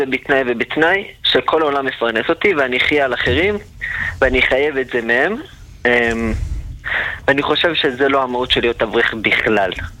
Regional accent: Jerusalem, Jerusalem District, Israel; מירושלים.

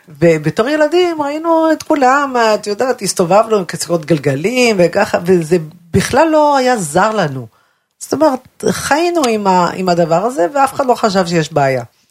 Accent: Ramat HaSharon, Central District, Israel; תראי, אנחנו גדלנו בשכונת הנכים ברמת השרון.

